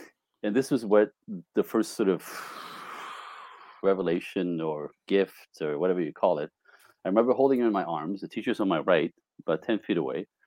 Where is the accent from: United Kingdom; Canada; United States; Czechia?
Canada; born there; I was born in Canada, French Canadian, in a snowbank.